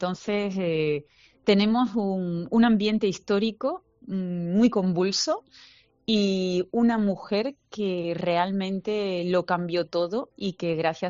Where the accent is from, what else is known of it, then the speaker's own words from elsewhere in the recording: Córdoba, Andalusia, Spain; yo soy cordobesa, intento siempre ensalzar la figura de mi Córdoba todo lo que puedo